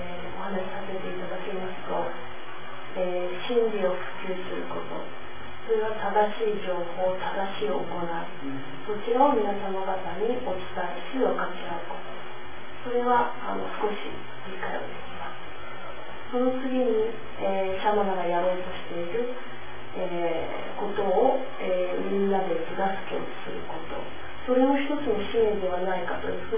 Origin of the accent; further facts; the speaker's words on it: Tokyo, Japan; 東京から参りました